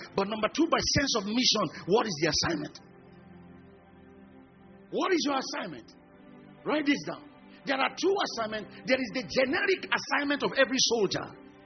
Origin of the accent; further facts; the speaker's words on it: Lagos, Nigeria; now in Ilorin, Nigeria; I grew up in Lagos. All my life has been there. That's where all my family folks are.